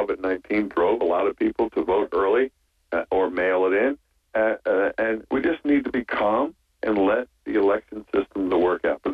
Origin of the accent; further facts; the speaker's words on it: Pennsylvania, United States; But even without my home state of Pennsylvania, Biden can win.